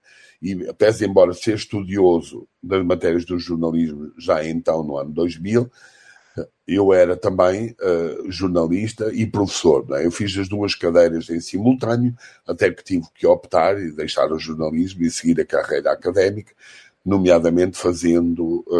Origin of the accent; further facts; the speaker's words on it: Portugal; accent: Portuguese; also born or lived in Brazil; eu vivi tantos anos no Brasil, até deveria estar a falar com o sotaque. Eu costumo dizer, o sotaque de Portugal é português com sal e do Brasil é português com açúcar.